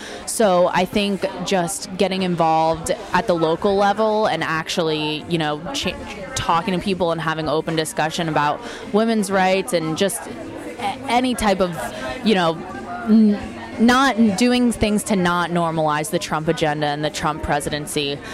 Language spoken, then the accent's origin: English; Quakertown, Pennsylvania, United States; now in Washington, D.C., United States; I'm from Quakertown, Pennsylvania, but I currently live in Washington, D.C.